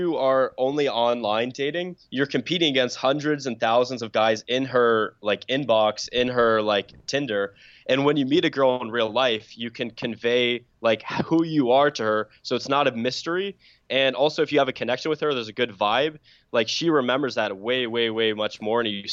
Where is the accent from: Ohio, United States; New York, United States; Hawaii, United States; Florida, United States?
Florida, United States; Boca Raton; I'm from Boca Raton.